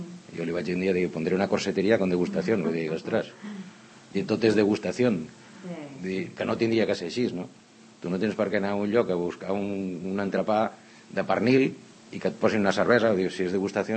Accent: Sant Cugat del Vallès, Catalonia, Spain; born there; Jo vaig néixer a Sant Cugat. Jo vaig néixer al carrer Sant Jordi número 11. Uh-huh. No vam anar a néixer a Terrassa, jo vaig néixer a casa. Que abans es naixia a casa.

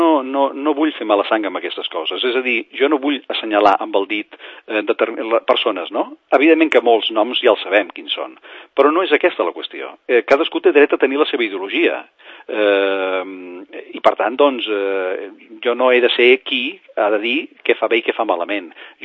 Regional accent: Catalonia, Spain; com a catalans

